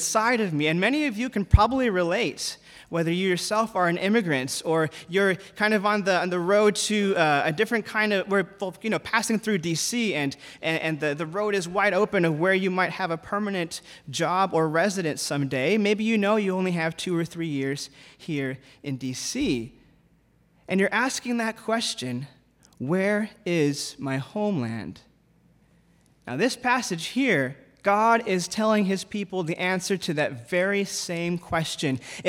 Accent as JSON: {"language": "English", "town": "Detroit", "region": "Michigan", "country": "United States", "tie": "born or raised there", "also_born_or_lived": "Ethiopia / England", "moved": "as an adult", "lives_now": "Washington, United States", "said": "But then after growing up in Detroit, I got the call to overseas missions and found myself in Ethiopia for a number of years, where I met my British wife."}